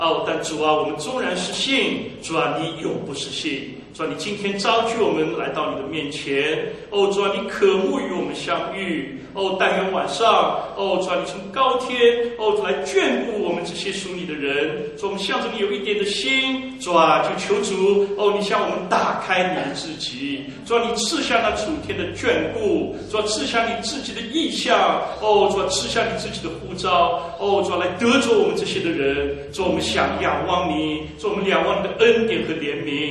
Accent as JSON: {"language": "Chinese", "region": "Shanghai", "country": "China", "said": "我是从上海来啊，那么我记得大概有几年前呢，那个上海有个叫世界博览会"}